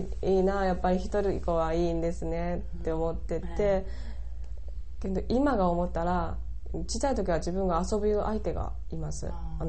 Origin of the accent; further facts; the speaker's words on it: Shanxi, China; Japanese is a second language; 自分のふるさとは北京と離れているところで山西省というところ